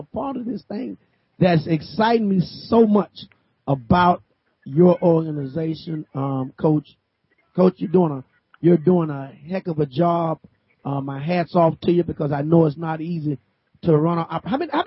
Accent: Florida, United States; now in Lawrence, United States; I'm from Florida, but I play ball in Lawrence, Kansas. I play for the University of Kansas.

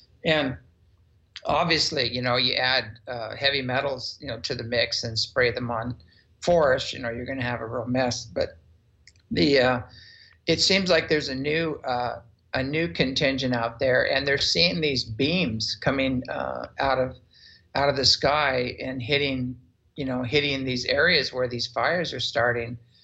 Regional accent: Los Gatos, California, United States; traveling up and down the coast of California, which included Long Beach, San Diego, San Jose, Los Gatos, my hometown. I was just right over the hill from that one.

